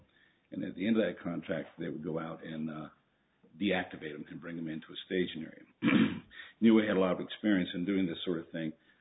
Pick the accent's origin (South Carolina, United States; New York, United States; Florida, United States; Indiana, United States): Florida, United States; Orlando; the attorney for New Way, the appellant. I'm from Orlando, Florida.